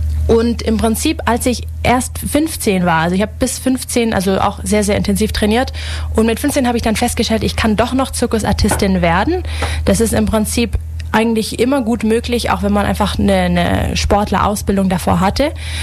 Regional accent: Ulm, Baden-Württemberg, Germany; ich bin 28 Jahre alt. Ich bin hier aufgewachsen in Ulm. Allerdings komme ich nicht ursprünglich aus Ulm. Mein Vater ist Spanier, meine Mutter kommt aus Hamburg. Aber ich habe im Prinzip meine ganze Jugend hier verbracht

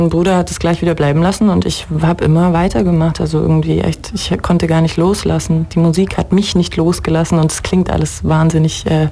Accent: Delmensingen, Baden-Württemberg, Germany; Ich bin aus Ulm. Ich bin genau genommen sogar aus Delmensingen, was Richtung Laupheim ist. Und ich bin in Ulm zur Schule gegangen, ans Scholl.

